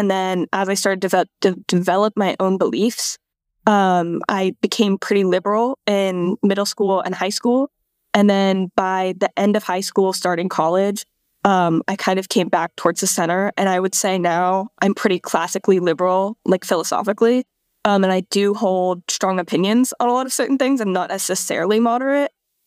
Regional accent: Dayton, Ohio, United States; now in Columbus, United States; Yeah, I'm originally from Dayton, but I'm in Columbus finishing up school.

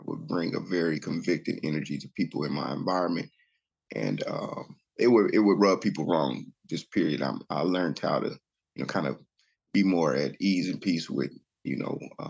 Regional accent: Oklahoma City, Oklahoma, United States; Well, like you said, I'm from Oklahoma City, Oklahoma. I mainly grew up in a Christian background

